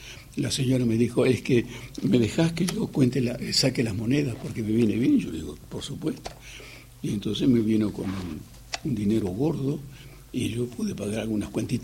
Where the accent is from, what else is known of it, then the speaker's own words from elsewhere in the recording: Argentina; yo soy de Argentina.